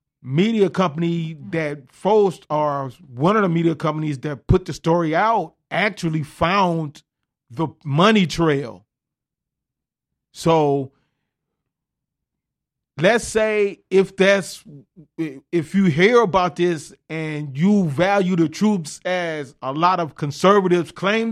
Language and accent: English; Los Angeles, California, United States; born there; You know, I'm an American. I was born here in Los Angeles, as a matter of fact.